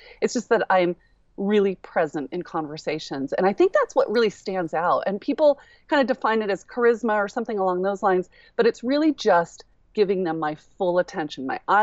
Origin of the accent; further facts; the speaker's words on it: California, United States; now in Colorado, United States; But I was raised in Northern California, big family, and I've been here for about 20 years or so. So I'm pretty much a transplant Coloradan at this point.